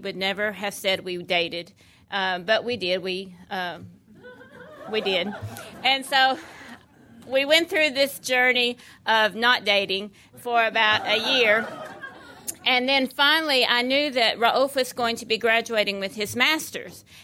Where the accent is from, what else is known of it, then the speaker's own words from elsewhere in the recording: Murfreesboro, Tennessee, United States; I am originally from Murfreesboro, Tennessee, just a little southern Tennessee girl, and grew up in that town.